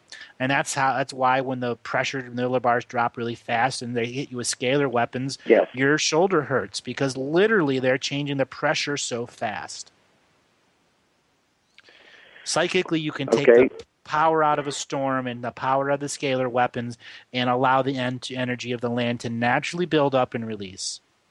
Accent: Ohio, United States; I grew up in Northeast Ohio, and I lived next to the Cuyahoga, the Chagrin River, all of the Geauga counties.

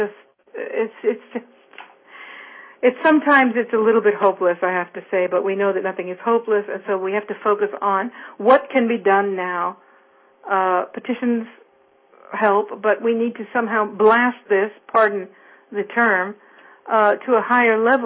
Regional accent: San Francisco Bay Area, California, United States; I'm from the San Francisco Bay Area, and it used to be one of the most open places in the world for free thinking.

